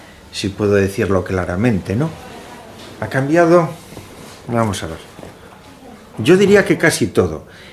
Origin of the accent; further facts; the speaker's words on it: A Coruña, Galicia, Spain; tengo 59 años y también soy de Coruña.